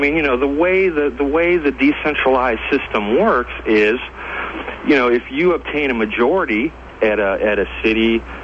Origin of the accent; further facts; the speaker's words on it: Daytona Beach, Florida, United States; I'm from Daytona Beach, Florida.